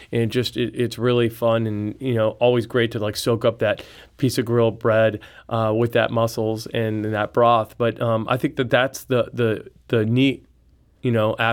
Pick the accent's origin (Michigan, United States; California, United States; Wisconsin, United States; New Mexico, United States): New Mexico, United States; Santa Fe; I loved growing up in Santa Fe, New Mexico. My family, had a restaurant there for 27 years.